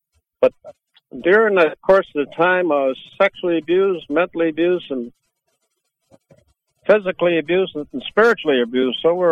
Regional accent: Hazelton, British Columbia, Canada; I'm from Gitxsan Nation, St. Hazelton, British Columbia, northern BC, by Smithers and Highway 16.

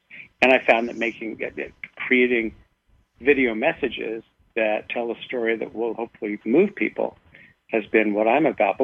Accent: Los Angeles, California, United States; also born or lived in Chico / Eureka; I was raised in Los Angeles, so all politics was local. And I moved to Chico, California, a small college town where I worked for a regional planning agency.

